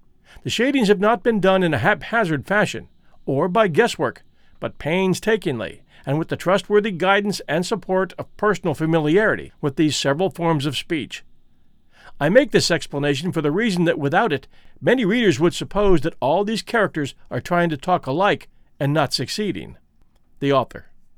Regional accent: Rock Island, Illinois, United States; I spent ages 7, 8, and 9 growing up on the Mississippi in Rock Island, Illinois, and I spent my summer days exploring.

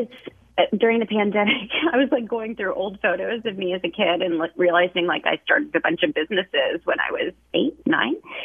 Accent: Nashville, Tennessee, United States; We grew up in Nashville, Tennessee, so I was just, you know, running around in creeks catching bugs and frogs

